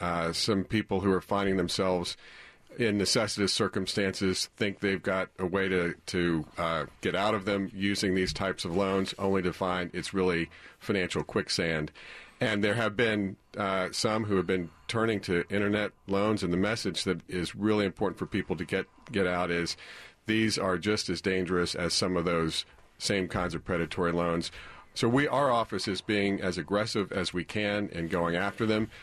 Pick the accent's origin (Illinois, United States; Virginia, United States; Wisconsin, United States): Virginia, United States; Leesburg; That's my hometown.